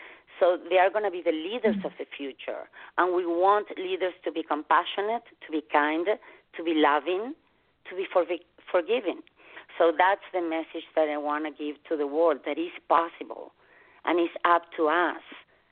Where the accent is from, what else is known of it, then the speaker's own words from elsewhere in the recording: Argentina; English is a second language; moved away; as you can notice, I have an accent and I'm originally from Argentina. I've been living here for the last 22, 23 years.